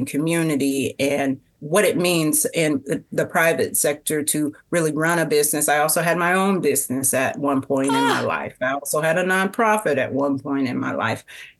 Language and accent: English; Kansas City, United States; So just like you said, born and raised in Kansas City, and this is what I would definitely call home.